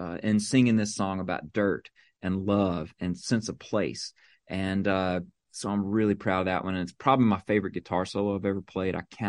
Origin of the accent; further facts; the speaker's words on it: Mississippi, United States; she grew up just south of me in Louisiana, where I grew up in Mississippi.